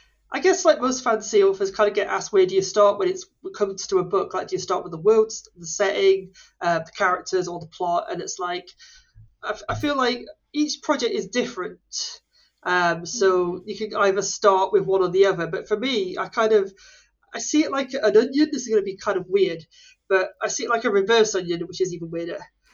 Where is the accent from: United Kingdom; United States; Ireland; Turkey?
United Kingdom; I'm a British author of the Gaslamp fantasy series, The Cruel Gods.